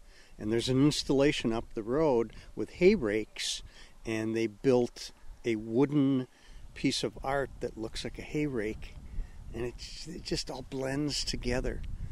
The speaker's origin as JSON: {"language": "English", "town": "Middleton", "region": "Wisconsin", "country": "United States", "said": "Middleton, Wisconsin."}